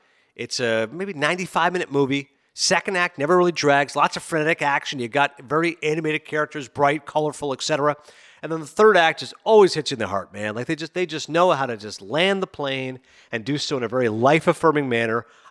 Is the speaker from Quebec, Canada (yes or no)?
no; Toronto, Ontario, Canada; I'm from Toronto.